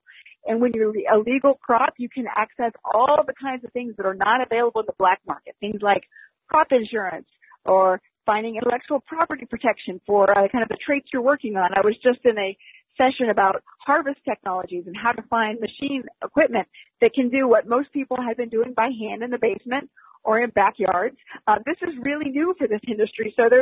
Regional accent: the South, United States; Texas is fascinating. I'm a Southerner.

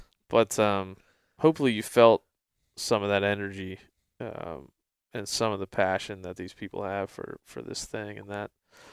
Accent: East Coast, United States; I mean, I'm from the East Coast. I hunted as a kid.

